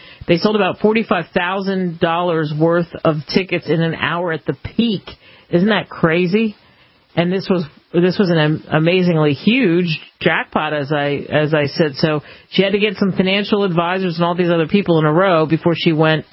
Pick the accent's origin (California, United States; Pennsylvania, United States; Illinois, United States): Pennsylvania, United States; Philadelphia; Sadly, in my hometown, they're talking about six people who have died in this Philadelphia building collapse.